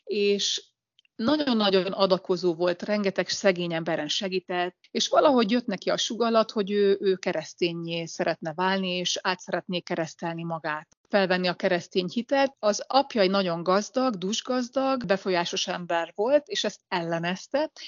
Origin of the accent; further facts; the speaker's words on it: Hungary; amit én sem tudtam európaiként, magyarként